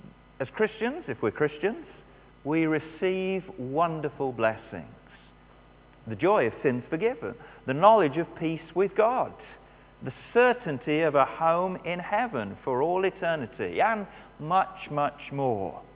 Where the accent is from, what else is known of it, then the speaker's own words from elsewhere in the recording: Bridgnorth, West Midlands, United Kingdom; born there; also born or lived in Minehead; now in Newtown, United Kingdom; I was born in Bridge North, which of course is a town in Shropshire on the banks of the Severn. Then for 9 years we lived in Minehead, which is on the south side of the Severn estuary.